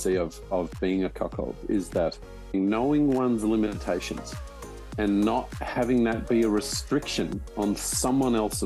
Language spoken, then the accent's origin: English; Australia; accent: Australian; because you can tell from my ridiculous accent, I am an Aussie.